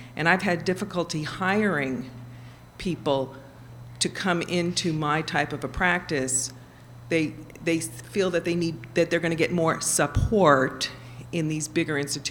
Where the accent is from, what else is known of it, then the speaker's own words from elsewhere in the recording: Philadelphia, Pennsylvania, United States; I'm from Philadelphia, and I applaud all of what you've said.